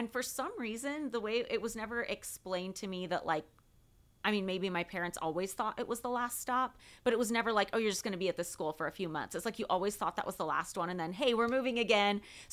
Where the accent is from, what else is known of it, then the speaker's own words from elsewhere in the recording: Alaska, United States; also born or lived in Oregon; I grew up in Oregon and in Alaska, and my story is so much more boring than the one that lives online, apparently. We moved from Oregon to Alaska when I was about 3. We lived there until I was 10, and we lived on Prince of Wales Island, so it was very rural.